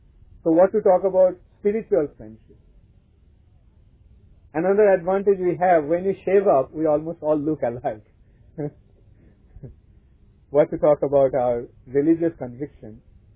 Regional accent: India; now in Switzerland; Like, I come from India. By birth, my religion was Hindu, Hinduism. But when I come to Switzerland, come to this farm

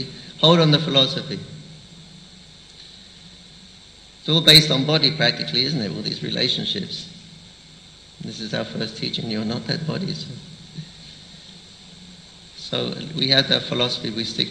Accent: England, United Kingdom; I said, I'm having a problem identifying myself as an Englishman.

